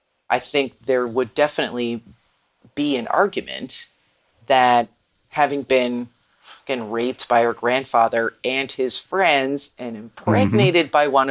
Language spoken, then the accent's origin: English; New Jersey, United States; We're both from Jersey. We don't know anything.